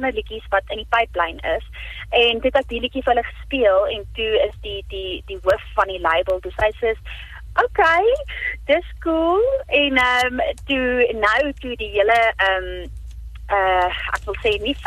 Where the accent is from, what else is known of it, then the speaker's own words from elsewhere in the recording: Nylstroom, Limpopo, South Africa; in 'n klein dorpie waar ek groot geword het in Nylstroom in Limpopo.